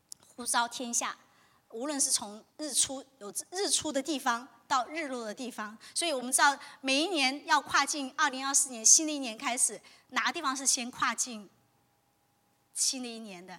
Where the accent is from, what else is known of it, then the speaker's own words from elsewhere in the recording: China; 那我们中国人农历新年的话呢，如果不是基督徒的话，你知道很多拜拜的